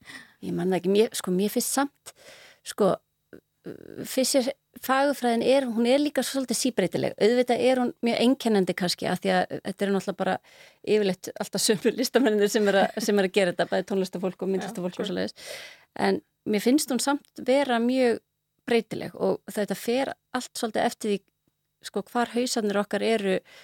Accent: Mosfellsbær, Capital Region, Iceland; Já, við ólumst upp í Mosfellsveit af því að það var ekki fyrir 87 sem þetta varða bæ

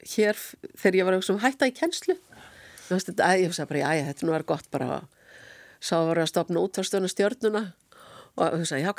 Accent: Akureyri, Northeastern Region, Iceland; eins og ég alast upp á Akureyri, þá þetta verið alltaf öðruvísi. Akureyri er bara, var náttúrulega svo lítil bær

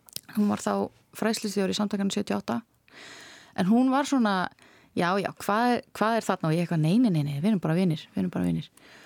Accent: Akureyri, Northeastern Region, Iceland; fjölskylda mín var öll á Akureyri, þaðan sem ég er

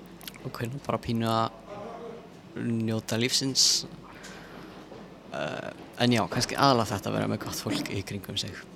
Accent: Vatnsnes, Northwestern Region, Iceland; now in Akureyri, Iceland; ég er frá Vatnsnesi rétt hjá Hvammstanga Þannig að ég flutti hingað fyrst á Akureyri þegar ég var að byrja í Vaffema og fór síðan heim eitt ár eftir það og flutti síðan aftur á Akureyri

